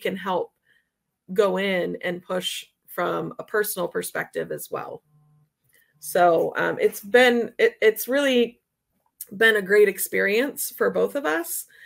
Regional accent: Ohio, United States; Remember where we're from, right? We're from Ohio.

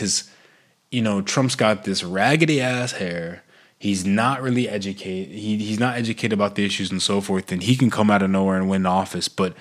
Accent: United States; moved away; so I mean, as an American, I can definitely say, like, it's, it makes me more hesitant to go back home, for sure.

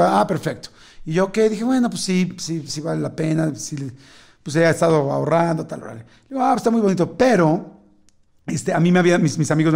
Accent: Mexico; pero yo soy mexicano, no soy tonto.

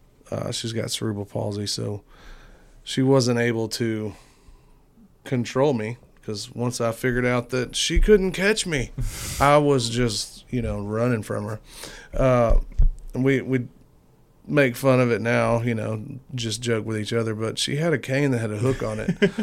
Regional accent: Canyon, Texas, United States; I am fixing to be 37. I was born and raised in Canyon, Texas.

